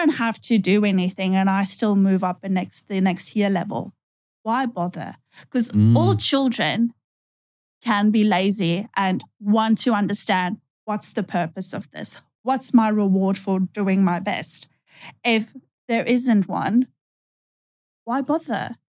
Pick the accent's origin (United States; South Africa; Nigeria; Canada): South Africa; born there; moved away; I do come from a different country. So I was born in South Africa